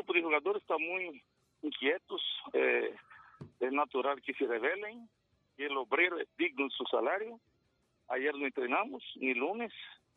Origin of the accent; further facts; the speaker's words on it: Santiago de María, Usulután, El Salvador; ya estoy aquí en Pasaquín, acabo de llegar de mi pueblo, Santiago María.